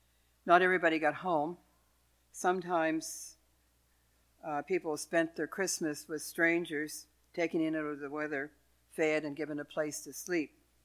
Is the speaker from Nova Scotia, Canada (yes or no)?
yes; Beaverbrook, Nova Scotia, Canada; I grew up in Nova Scotia, in a community called Beaverbrook, which you probably never heard of. It's on the south side of Truro.